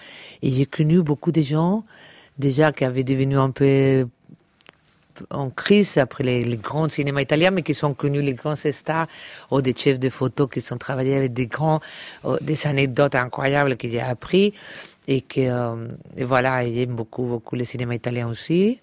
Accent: Palma, Balearic Islands, Spain; born there; French is a second language; Parce que je suis né à Palma de Mallorca.

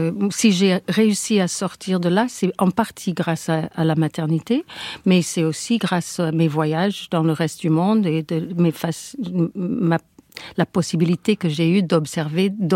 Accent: Midwest, United States; French is a second language; now in Paris, France; quelqu'un qui venait de ma culture, qui venait du Middle West américain, qui avait un background comme ça, à peu près comme le mien.

